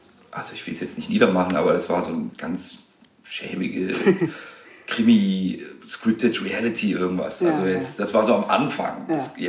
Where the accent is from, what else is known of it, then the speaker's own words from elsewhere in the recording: Tunisia; aber er ist Marokkaner und ich bin Tunesier